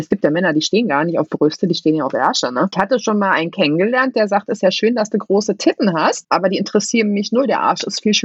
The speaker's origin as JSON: {"language": "German", "region": "Berlin", "country": "Germany", "said": "Ich bin Berliner. Ich liebe Döner. Und ich liebe auch nur den Berliner Döner."}